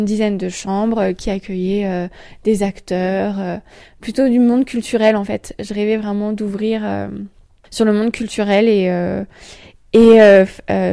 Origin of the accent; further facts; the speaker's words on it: Grand Est, France; also born or lived in Strasbourg; je viens de la campagne alsacienne, alors je suis née à Strasbourg mais j'ai grandi dans la campagne alsacienne